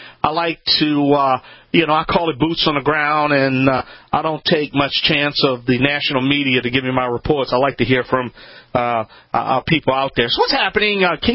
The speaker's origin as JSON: {"language": "English", "region": "Louisiana", "country": "United States", "said": "from the Bayou Land."}